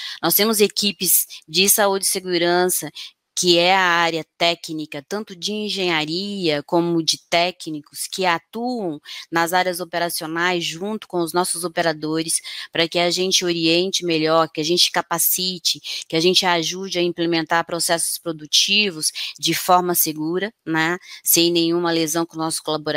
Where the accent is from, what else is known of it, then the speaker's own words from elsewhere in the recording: São Paulo, Brazil; Sou paulista, do interior do estado de São Paulo. Trabalhei já em 4 estados